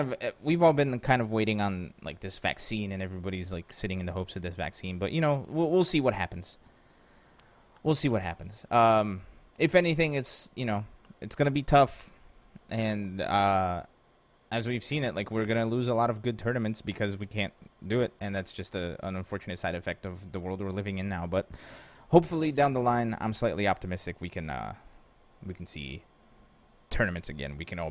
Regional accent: Pennsylvania, United States; Maybe that's why I thought winter started early, because I'm from Pennsylvania, so it was like October was already starting to snow.

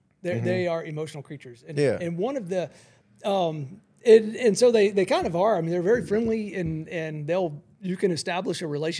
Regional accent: Georgia, United States; also born or lived in Tennessee / Florida; I grew up in Georgia and spent a long time in Tennessee and a lot of time in Florida.

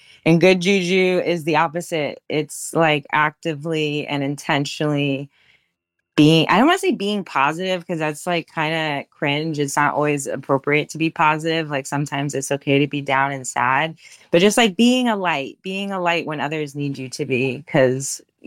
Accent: New York, United States; born there; I'm American. I was born in New York. I am the quintessential combination of New York things.

